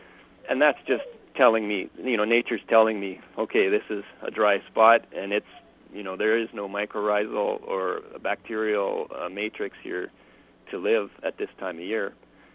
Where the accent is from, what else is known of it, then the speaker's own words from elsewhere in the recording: Edmonton, Alberta, Canada; I grew up in Edmonton where we had this perfect lawn, and my dad had me dragging the Weed-X bar and mowing